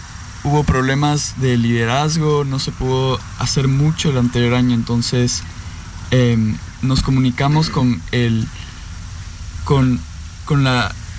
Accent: Quito, Pichincha, Ecuador; yo me identifico como latino, ecuatoriano, soy de Quito, Ecuador.

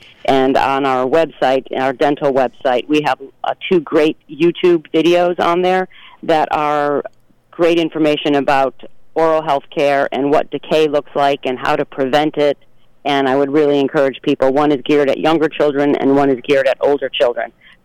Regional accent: Harwinton, Connecticut, United States; I grew up in Harwinton, so this is, and my family's from Torrington originally, so this is home to me.

